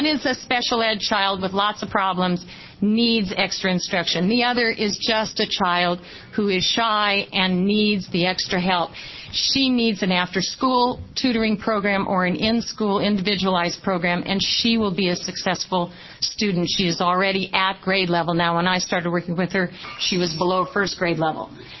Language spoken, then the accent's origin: English; Lake Oswego, Oregon, United States; I'm from Lake Oswego, but my children were educated in the Portland Public Schools